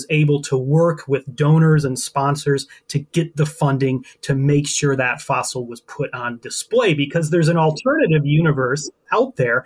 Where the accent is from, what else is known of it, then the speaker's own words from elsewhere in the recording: Ottawa, Illinois, United States; I grew up in Northern Illinois. I'm from a little town called Ottawa. So hi, everybody out there from Ottawa who might be listening, about 75 miles southwest of Chicago.